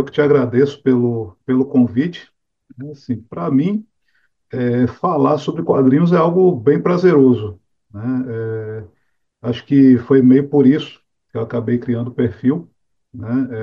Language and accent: Portuguese; Salvador, Bahia, Brazil; now in Rio Grande do Norte, Brazil; sou soteropolitano, embora hoje more no Rio Grande do Norte